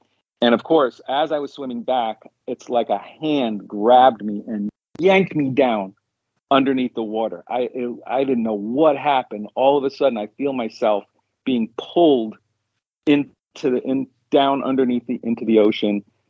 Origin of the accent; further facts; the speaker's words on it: New York City, New York, United States; I grew up in New York City, so not a lot of opportunities for swimming.